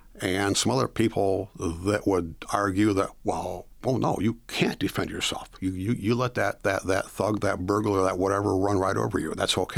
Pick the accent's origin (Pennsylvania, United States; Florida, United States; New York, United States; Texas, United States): Pennsylvania, United States; born there; Well, I was born in Pennsylvania. I've been in Michigan since 1956.